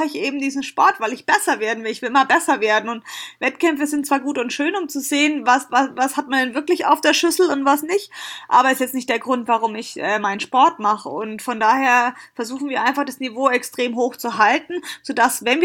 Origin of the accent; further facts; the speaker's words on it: Bavaria, Germany; dass wir halt ja als Heimrennen, als Fränkin